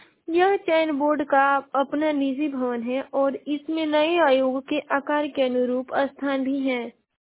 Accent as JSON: {"language": "Hindi", "town": "Ballia", "region": "Uttar Pradesh", "country": "India", "said": "और मैं बलिया जिले की निवासी हूँ।"}